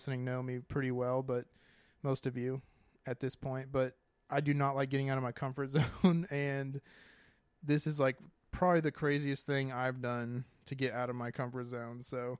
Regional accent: Texas, United States; Like, we're from Texas. Like, we've always lived in small town Texas, like, areas. The biggest place we lived was Fort Worth, or you lived in Austin.

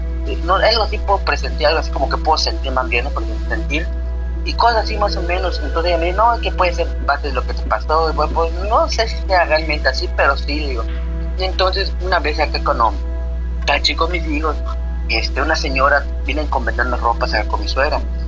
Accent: Tekantó, Yucatán, Mexico; pueblo donde digo que era como una hora y media acá de la capital, que es Mérida, se llama Tecantó, mi pueblo. No había señal telefónica

